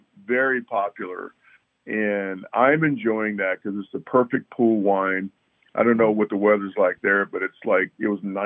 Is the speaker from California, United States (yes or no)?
yes; Inglewood, California, United States; I grew up in Inglewood, which is in Southern California. I went to college, Cal Poly Pomona.